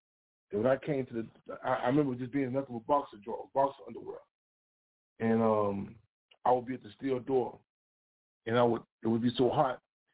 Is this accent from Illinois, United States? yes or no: yes; Chicago, Illinois, United States; I grew up in Inglewood, South Side of Chicago.